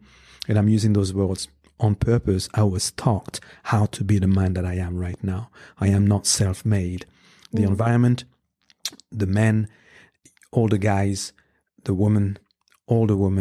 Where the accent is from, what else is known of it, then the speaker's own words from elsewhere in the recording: Paris, Île-de-France, France; I grew up in Paris, in France, in the 80s and 90s.